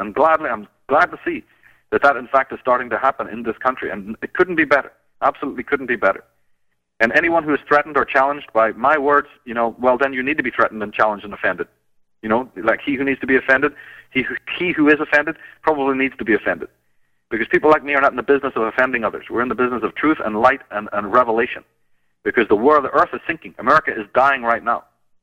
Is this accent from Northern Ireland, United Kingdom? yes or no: yes; Belfast, Northern Ireland, United Kingdom; You know, I come from Belfast. I didn't come, you know, 6,000 miles to waste time.